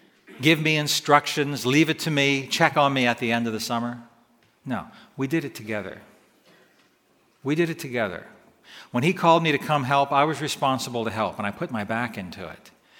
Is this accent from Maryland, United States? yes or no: yes; Annapolis, Maryland, United States; When I was 10 years old, we moved from Eastport to the banks of Weems Creek in Annapolis.